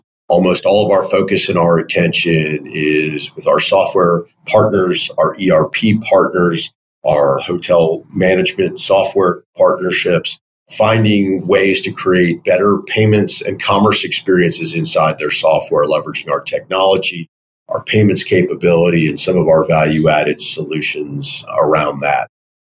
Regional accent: Virginia, United States; So I grew up in Northern Virginia, a suburb of Washington, D.C.

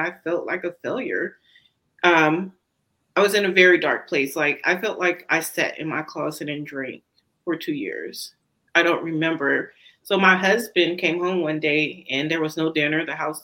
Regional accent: Dallas, Texas, United States; Memorial Day, we're from Dallas.

